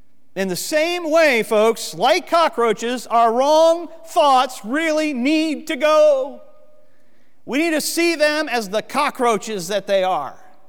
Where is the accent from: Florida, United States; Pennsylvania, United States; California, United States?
Florida, United States; So as a little boy growing up in Central Florida, I had a lot of up-close and personal experience with cockroaches.